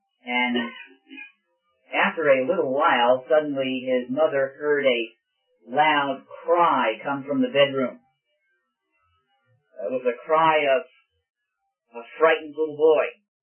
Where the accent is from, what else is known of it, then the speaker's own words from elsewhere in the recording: Brooklyn, New York, United States; I remember growing up in Brooklyn, New York, in the neighborhood of Coney Island.